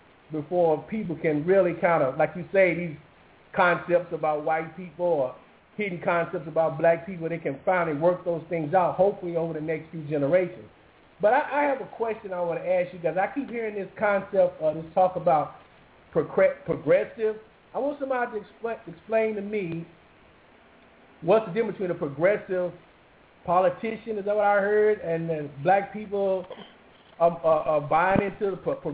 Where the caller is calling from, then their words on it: Houston, Texas, United States; I'm calling from Houston, Texas.